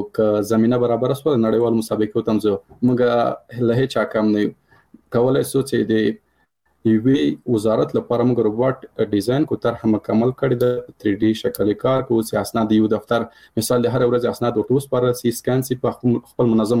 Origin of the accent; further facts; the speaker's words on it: Paktia, Afghanistan; مثال زه د کابل د پکتیا یم